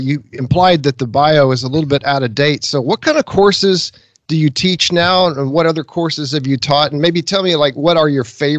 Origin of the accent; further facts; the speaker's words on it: Houston, Texas, United States; You know, I grew up in Houston, Texas, and there's just not a lot out here. There's a little bit of Texas history stuff, but even that is kind of few and far between and spread out.